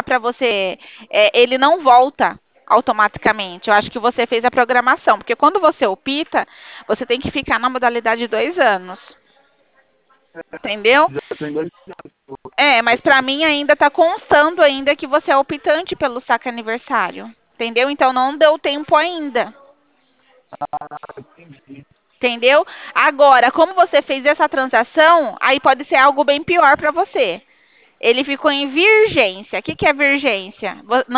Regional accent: Araras, São Paulo, Brazil; Eu sou aqui de Araras.

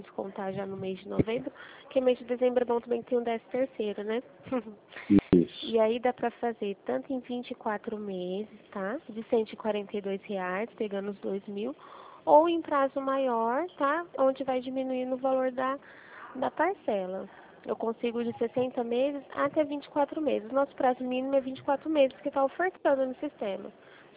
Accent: Presidente Prudente, São Paulo, Brazil; Eu sou de Presidente Prudente

